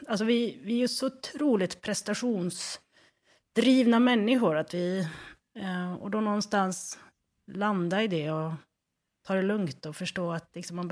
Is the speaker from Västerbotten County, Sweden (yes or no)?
yes; Tärnaby, Västerbotten County, Sweden; Hela världen helt plötsligt såg att jag kom från Tärnaby